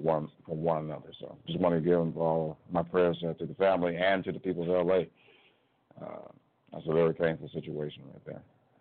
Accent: Cleveland, Ohio, United States; I am locally from Cleveland, and I'm running for the highest office in the land in 2020.

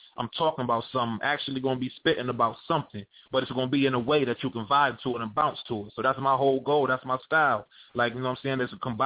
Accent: Rochester, New York, United States; coming from New York. I'm from Rochester up north and stuff

